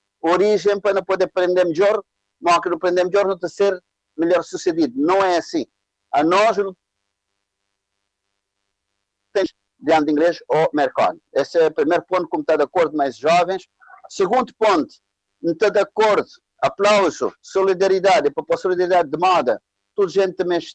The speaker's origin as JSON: {"language": "Portuguese", "country": "Cape Verde", "tie": "born there", "said": "é boa mensagem para nós que nascemos na Cabo Verde, primeiro."}